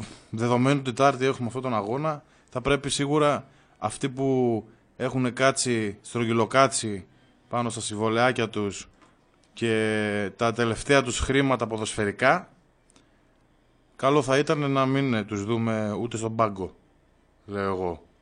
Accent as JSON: {"language": "Greek", "country": "Greece", "said": "όχι είμαι Έλληνας, ο καλύτερος ποδοσφαιριστής στην Ελλάδα"}